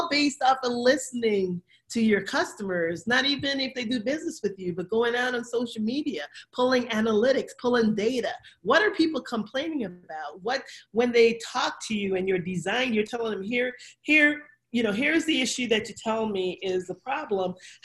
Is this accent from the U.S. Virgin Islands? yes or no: yes; St. Croix, U.S. Virgin Islands; Yeah, I'm originally from the Caribbean. And so within the Caribbean, where I'm from, St. Croix, like 89% of our gross revenues come from tourism.